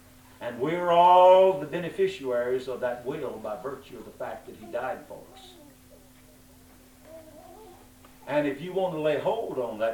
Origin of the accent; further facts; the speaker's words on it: the South, United States; Well, I was raised deep in the South, and I was and am what they call poor whites down South.